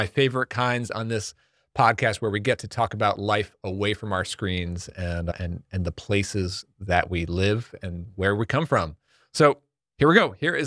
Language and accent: English; Long Island, New York, United States; I'm from New York. I grew up in Long Island, New York, and then I lived in NYC for a number of years, but I haven't lived there in over 10 years.